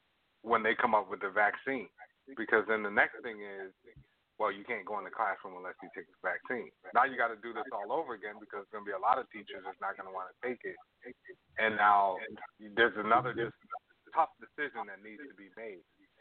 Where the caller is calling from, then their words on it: Toronto, Ontario, Canada; I'm actually calling you from Toronto.